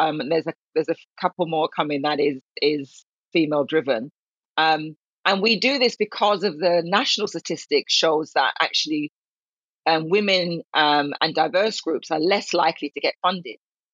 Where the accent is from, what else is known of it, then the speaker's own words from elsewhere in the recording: Jamaica; So coming to Jamaica, I was very keen to really bring some of those learnings to my home country and the women I worked with.